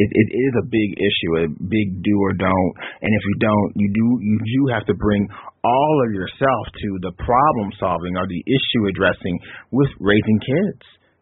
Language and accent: English; the South, United States; And I grew up in the South. I mean, I've lived all over since then.